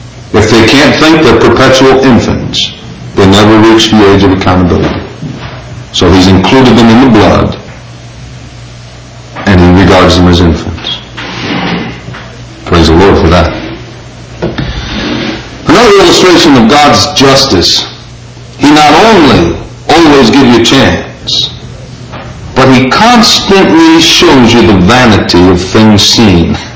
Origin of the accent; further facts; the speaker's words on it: England, United Kingdom; because I'm English, and I probably even pronounced them wrong.